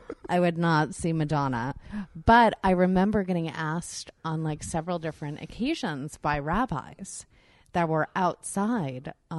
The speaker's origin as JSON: {"language": "English", "region": "New York", "country": "United States", "said": "is it because I have brown hair and I'm from New York?"}